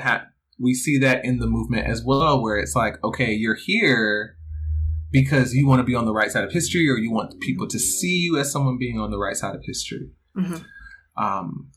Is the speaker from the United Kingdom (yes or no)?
no; Stone Mountain, Georgia, United States; And then for me growing up in Stone Mountain and being surrounded by the ghosts of the Confederacy and also, you know, the monuments of the civil rights movement